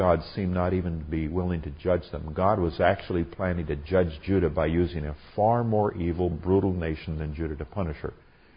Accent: Nigeria; I grew up in Nigeria, West Africa, where they had a lot of vultures.

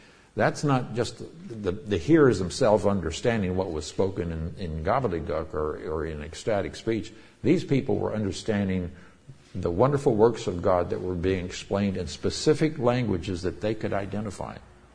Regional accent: Nigeria; also born or lived in Northern Nigeria; I grew up in Yoruba country, that's southwestern Nigeria, and then later we were in Hausa country, northern Nigeria.

